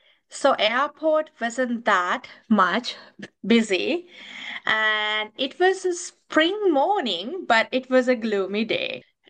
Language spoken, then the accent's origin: English; Sri Lanka; moved away as an adult; So the reason I moved from Sri Lanka to here was my PhD studies. So I was teaching in a university in back home